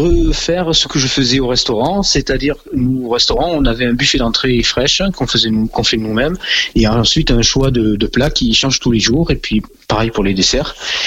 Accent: Morocco; parce que je suis originaire du Maroc.

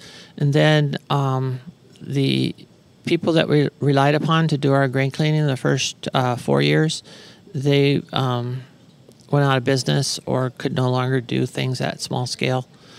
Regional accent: Arizona, United States; He goes, where are you from? I go, from Arizona.

